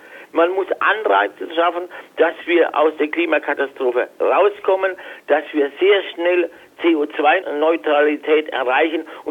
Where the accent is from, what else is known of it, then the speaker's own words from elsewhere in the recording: Frankfurt, Hesse, Germany; ich komme aus Frankfurt